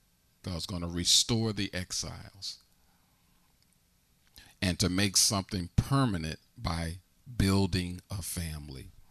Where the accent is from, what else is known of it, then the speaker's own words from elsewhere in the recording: Harrisburg, Pennsylvania, United States; born there; It's sort of like I was born in Harrisburg and it was like this when I got here. It's been like this all of my life